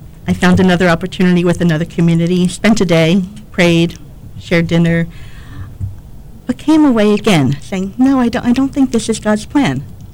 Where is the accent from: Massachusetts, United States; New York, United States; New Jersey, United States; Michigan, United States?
New Jersey, United States; East Brunswick; Well, I grew up in New Jersey in East Brunswick in the Diocese of Metuchen with my father, mother, two brothers, and two sisters.